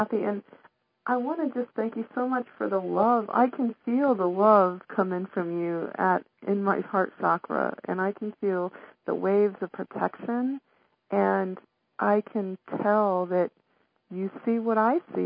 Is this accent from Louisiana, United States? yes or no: yes; Louisiana, United States; Louisiana.